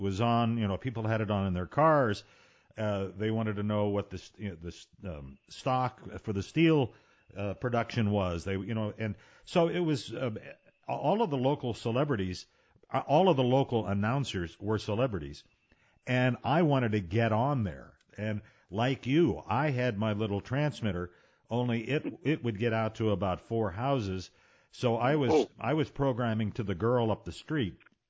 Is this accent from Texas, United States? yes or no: no; Weirton, West Virginia, United States; I was born and raised in Weirton, West Virginia, a steel town in the shadow of Pittsburgh, in the northern panhandle of West Virginia.